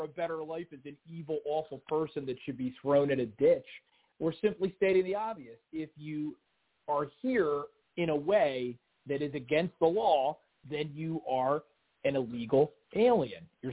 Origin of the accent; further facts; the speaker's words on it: New Jersey, United States; I am from New Jersey. I live in Camden County.